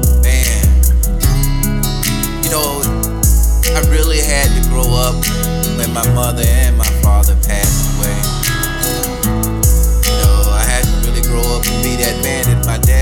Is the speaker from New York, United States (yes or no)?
no; Greensboro, Georgia, United States; You know, growing up in Greensboro, Georgia was interesting.